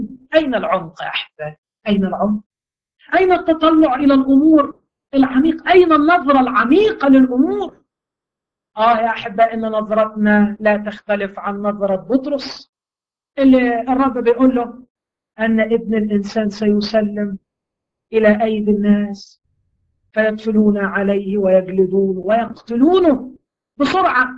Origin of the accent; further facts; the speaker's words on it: Upper Egypt, Egypt; لكن معروف عندنا في الصعيد